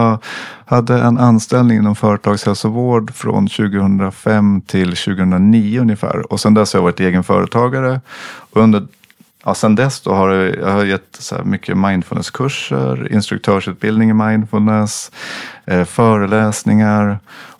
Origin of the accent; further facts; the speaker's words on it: Sweden; Om jag som svensk kommer från min kultur så här, eller vår kultur och är van att bara göra.